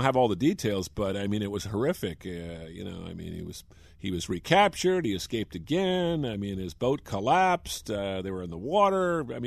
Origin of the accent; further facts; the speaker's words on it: United States; America. MURRICAN. I'm American.